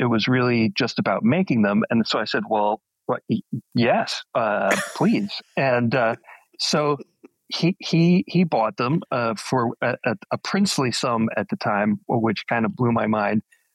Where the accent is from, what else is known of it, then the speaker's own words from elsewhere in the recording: Madison, Wisconsin, United States; And I grew up in Wisconsin, which is in Madison, which is a university town.